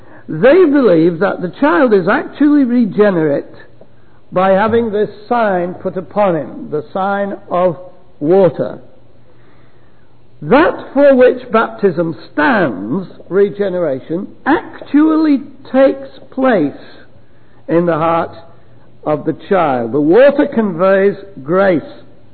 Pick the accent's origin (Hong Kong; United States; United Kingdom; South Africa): United Kingdom; England; I come from England